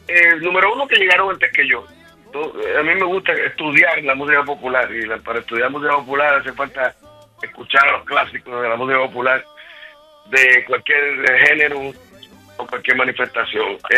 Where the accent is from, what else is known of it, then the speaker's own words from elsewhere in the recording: Puerto Rico; Y como puertorriqueños que somos, pues es como tener un paisano que esté reconociendo